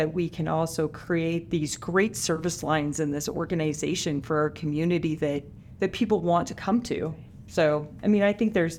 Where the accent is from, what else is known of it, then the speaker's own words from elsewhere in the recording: Wyoming, United States; I grew up in Wyoming, so I mean, I can drive on crappy roads, it's fine.